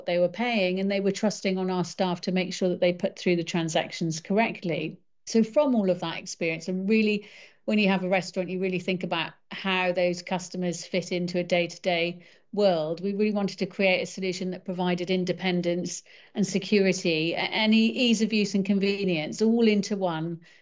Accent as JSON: {"language": "English", "region": "Wales", "country": "United Kingdom", "said": "Talu means pay in Welsh, and I'm from Wales. I'm based just outside Cardiff."}